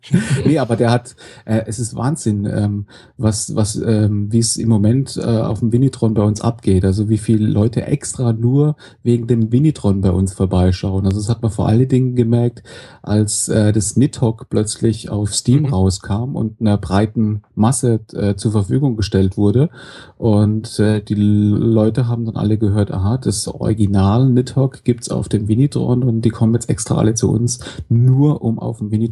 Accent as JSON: {"language": "German", "town": "Karlsruhe", "region": "Baden-Württemberg", "country": "Germany", "said": "Ja, ich komme aus Karlsruhe"}